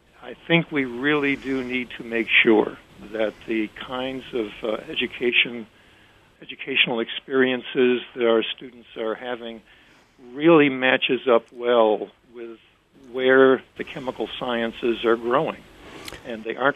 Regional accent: Massachusetts, United States; Well, you mentioned my home state of Massachusetts there a second ago

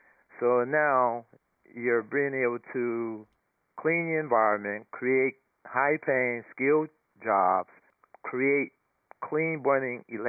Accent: New Orleans, Louisiana, United States; I was born in New Orleans, Louisiana. Educational background, attended high school in New Orleans

